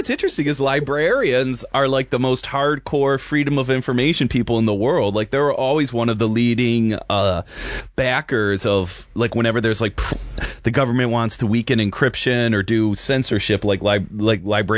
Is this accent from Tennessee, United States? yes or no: no; Cleveland, Ohio, United States; I'm from Cleveland originally.